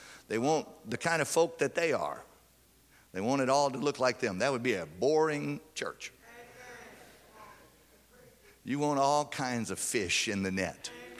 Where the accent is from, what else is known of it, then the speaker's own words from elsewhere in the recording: Louisiana, United States; I grew up in South Louisiana, and by the time the masses were over, the priest was lit.